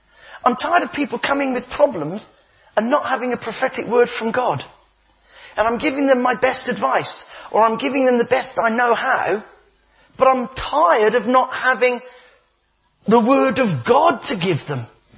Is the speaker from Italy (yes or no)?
no; United Kingdom; Of course not. We are British, Peter. We don't even cheer when it's good news.